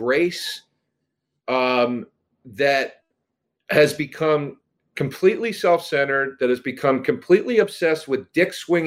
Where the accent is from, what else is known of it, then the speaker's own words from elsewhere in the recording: Pennsylvania, United States; I was too busy saying I'm from Montgomery County.